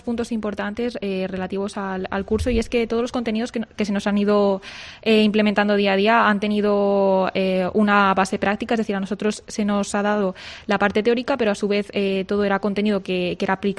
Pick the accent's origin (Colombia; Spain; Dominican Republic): Spain; Salamanca, Castile and León; decidí volver a mi ciudad natal, aquí a Salamanca.